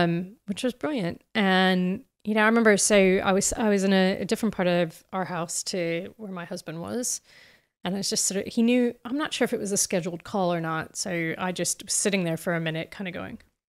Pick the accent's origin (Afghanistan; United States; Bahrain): United States; I'm American.